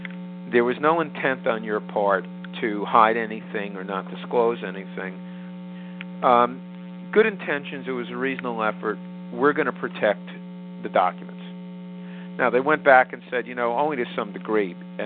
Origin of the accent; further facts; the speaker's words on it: New Jersey, United States; New Jersey, for example, my home state, has had some decisions within the last 2 years